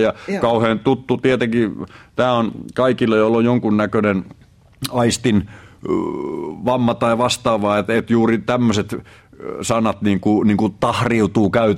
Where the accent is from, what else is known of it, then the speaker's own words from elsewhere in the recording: Tampere, Pirkanmaa, Finland; mä oon tamperelainen